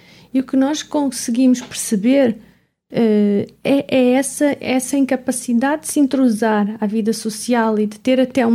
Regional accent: Portugal; moved away as an adult; Portugal não é, onde eu nasci, né, onde eu vivi até há pouco tempo

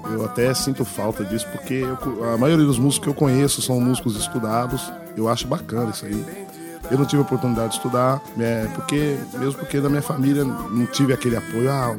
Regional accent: Campinas, São Paulo, Brazil; also born or lived in Tietê / Ribeirão Preto; Meu pai trabalhava como mestre de obra da Caixa Econômica Federal na época. Eu viajava muito. Então, nasci em Tietê, fomos para Ribeirão Preto, capital, e viemos parar em Campinas. O primeiro bairro que eu morei em Campinas foi São Bernardo.

